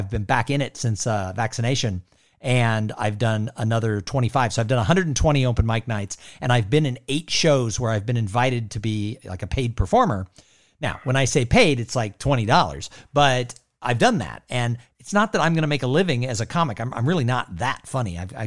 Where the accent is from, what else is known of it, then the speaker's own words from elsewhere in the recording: Los Angeles, California, United States; I grew up in Los Angeles, 14 miles from Hollywood.